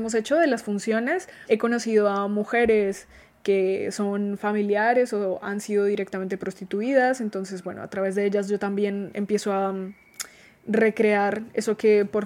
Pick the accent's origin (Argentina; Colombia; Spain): Colombia; Ya no tengo que andar demostrando que soy la colombiana